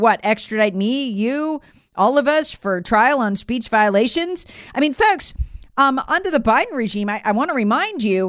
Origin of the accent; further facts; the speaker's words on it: United States; the Russian government isn't trying to censor me as an American.